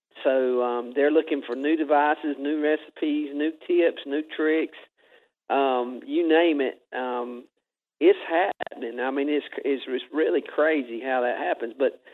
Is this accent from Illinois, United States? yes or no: no; Georgia, United States; Even though I'm from South Georgia, it's kind of rare we get some new information and good information come from the West Coast.